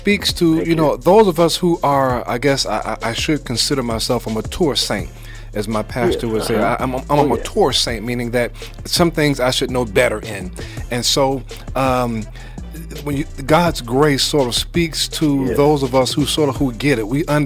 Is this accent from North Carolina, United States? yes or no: yes; Wilmington, North Carolina, United States; You know, I grew up in North Carolina. A lot of my grandfather, my mother's father, her side parents, are from North Carolina. So I grew up, I've heard of Rocky Mount. I grew up in the Wilmington area.